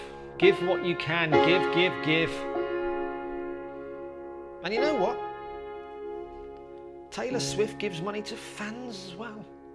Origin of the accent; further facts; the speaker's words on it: Birmingham, West Midlands, United Kingdom; I'm from the Warwick area. I'm from Birmingham.